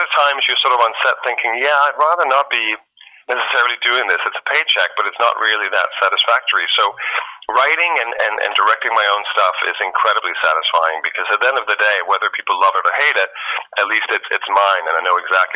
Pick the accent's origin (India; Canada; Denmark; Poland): Denmark; Copenhagen, Capital Region of Denmark; also born or lived in Ireland; now in United States; born and raised in Denmark, Copenhagen, and I went to Trinity College in Dublin, Ireland for acting, and I worked over there in theater.